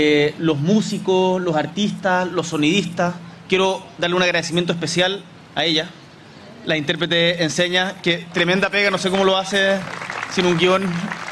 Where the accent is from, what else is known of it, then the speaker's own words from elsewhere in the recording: Magallanes and Chilean Antarctica, Chile; como una de las primeras veces que salí de Magallanes como en vacaciones, fui a Uruguay